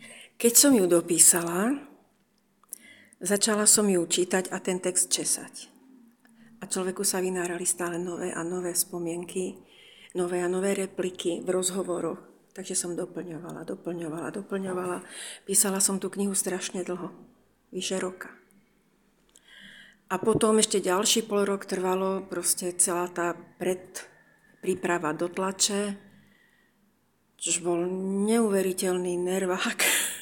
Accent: Trenčín, Trenčín Region, Slovakia; pretože ja som v podstate Trenčanka, je to takmer moje rodné mesto. To obdobie, ktoré sa v tej knižke spomína, som prežila v Trenčine.

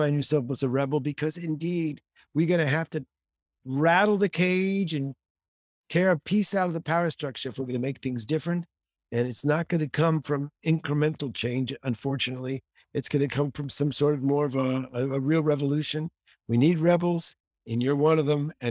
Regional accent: United States; now in Israel; as an American who grew up with geographical representation, I'll pick my constituents.

